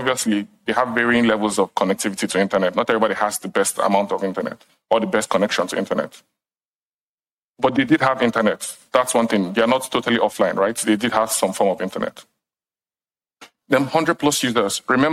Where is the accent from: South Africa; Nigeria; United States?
Nigeria; I'm … and from Nigeria